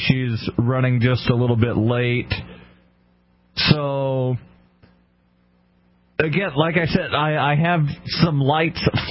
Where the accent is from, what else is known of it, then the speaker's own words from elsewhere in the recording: Alabama, United States; I do, and this actually comes from my home state of Alabama.